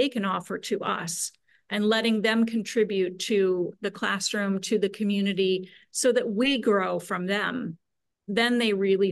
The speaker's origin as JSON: {"language": "English", "region": "Midwest", "country": "United States", "tie": "born or raised there", "said": "I did not grow up in the Berkshires. I didn't grow up in Pittsfield. And I grew up in the Midwest, where people have a different demeanor."}